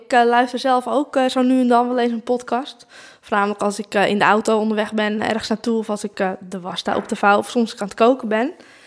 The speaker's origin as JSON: {"language": "Dutch", "region": "North Holland", "country": "Netherlands", "accent": "West Frisian", "said": "Ik heb een klein accentje. Of voor velen wel een duidelijk accent, denk ik. Ik kom uit West-Friesland en dat hoor je aan mijn stem."}